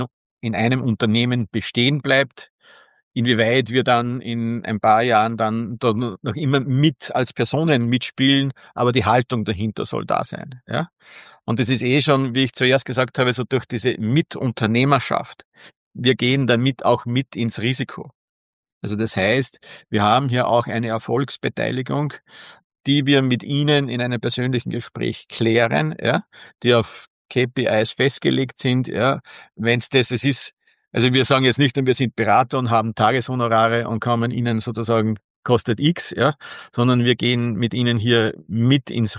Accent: Austria; bei uns in Österreich

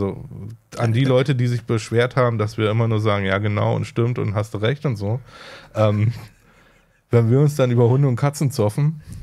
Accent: Berlin, Germany; Also ich komme ja nur aus West-Berlin.

